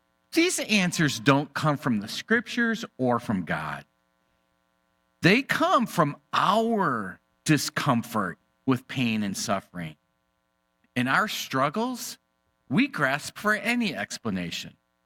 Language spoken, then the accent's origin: English; Detroit, Michigan, United States; I grew up in Detroit during the 1960s and 70s, during the collapse of the automobile industry.